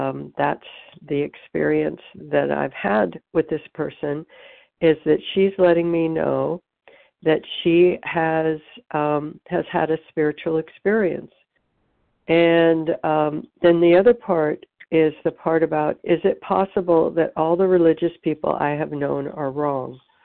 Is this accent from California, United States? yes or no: yes; California, United States; I'm from Orange County, California.